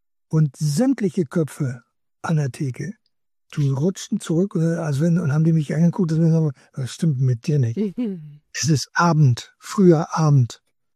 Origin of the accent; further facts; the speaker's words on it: Lower Saxony, Germany; wir kommen ja aus Niedersachsen, die hier hochgezogen sind